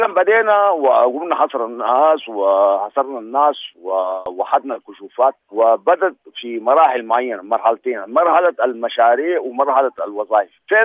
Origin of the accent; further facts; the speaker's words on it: Sudan; ونحن كسودانيين في مواطنين من المنطقة